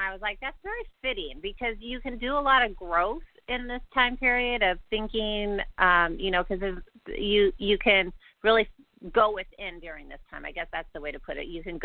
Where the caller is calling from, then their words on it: Anchorage, Alaska, United States; I'm calling in from Alaska, Anchorage, Alaska, where I think it's like 5 degrees outside right now.